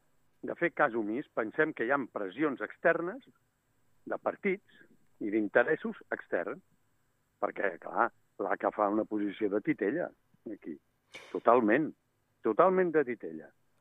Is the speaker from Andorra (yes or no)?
no; Reus, Catalonia, Spain; jo sóc de Reus i visc a Reus